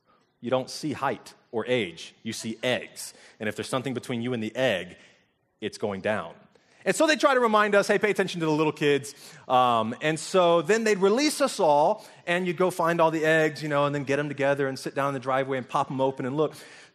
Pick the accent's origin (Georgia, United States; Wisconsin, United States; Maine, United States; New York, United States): Georgia, United States; Douglasville; But I grew up in Douglasville, and a church started in my high school, Chapel Hill.